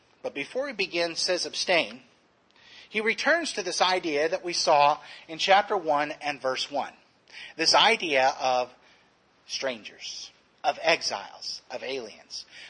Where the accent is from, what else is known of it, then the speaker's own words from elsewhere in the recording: Texas, United States; just like me right now, I'm from Texas. I'm no longer in Texas, I'm from Texas.